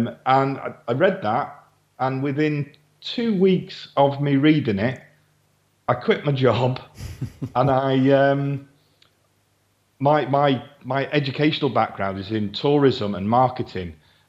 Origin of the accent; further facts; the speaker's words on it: Wales, United Kingdom; I live in North Wales, I'm Welsh, but Chester's just over the border here.